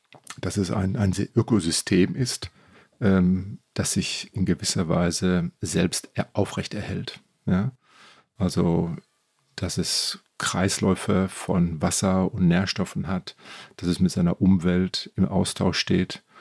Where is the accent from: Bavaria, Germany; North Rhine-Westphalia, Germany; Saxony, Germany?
North Rhine-Westphalia, Germany; Ich bin selber Westfale, Münsterländer